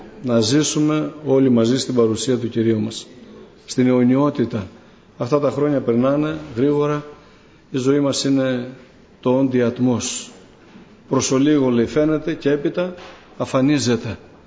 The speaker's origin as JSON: {"language": "Greek", "town": "Kavala", "region": "Eastern Macedonia and Thrace", "country": "Greece", "lives_now": "Drama, Greece", "said": "Είμαι από τη Δράμα, από την Καβάλα βασικά κατάγομαι, αλλά είμαι 44 χρόνια στη Δράμα, γαμπρός εκεί"}